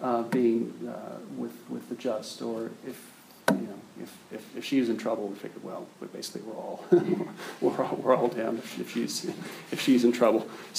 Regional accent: Spokane, Washington, United States; She's from my hometown in Spokane.

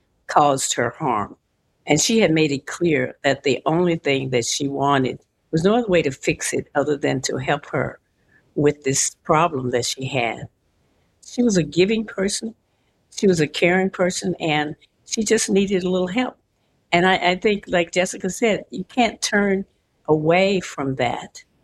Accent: Kentucky, United States; born there; I was born in Kentucky a year before the end of World War II.

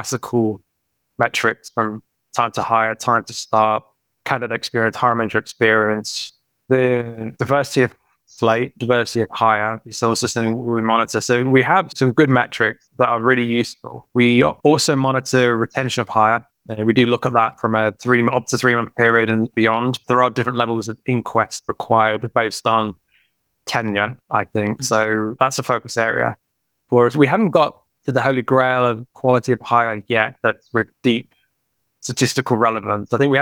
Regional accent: United Kingdom; accent: British; That's a very British T-U-double-L, tough with my accent

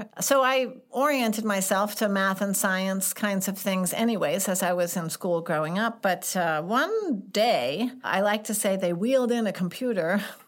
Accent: St. Louis, Missouri, United States; Yes, I grew up here in St. Louis in North County, and I had a normal childhood.

